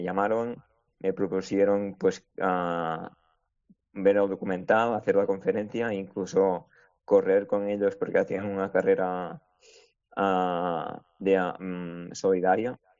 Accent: Igualada, Catalonia, Spain; hicimos una estrena en mi pueblo, en Igualada

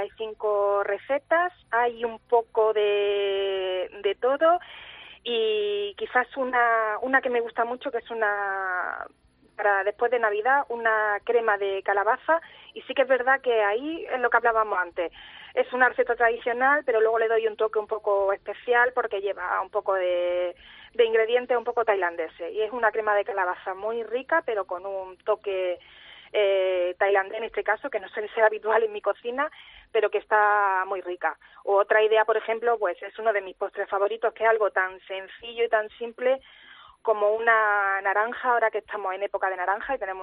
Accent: Jaén, Andalusia, Spain; yo que soy de Jaén, como os comentaba antes

